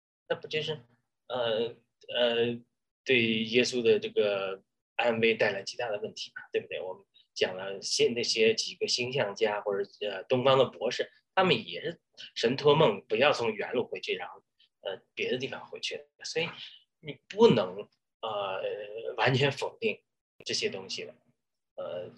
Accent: China; 常常通过我们在中国我出生的老家那些图画的语言对我说话。我记得我们是住这个四合院，

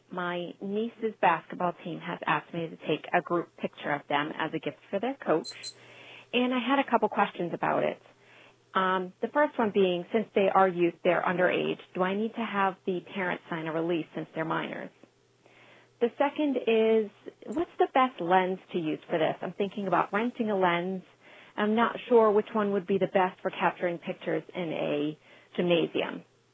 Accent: Sturbridge, Massachusetts, United States; I'm from Sturbridge, Massachusetts.

